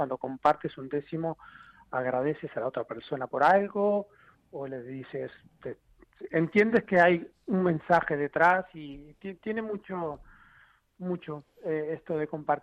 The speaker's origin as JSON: {"language": "Spanish", "country": "Uruguay", "moved": "yes", "lives_now": "Spain", "said": "Y sí, yo soy uruguayo, pero llegué hace 20 años"}